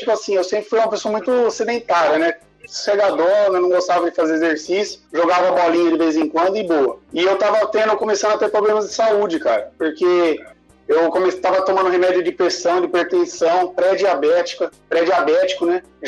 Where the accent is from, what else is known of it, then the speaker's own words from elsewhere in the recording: São Paulo, Brazil; Ah, eu sou nascido e criado em São Paulo, né? Na periferia de São Paulo, na Zona Leste, lá em Itaquera. Então, eu sempre fui criado na rua, cara.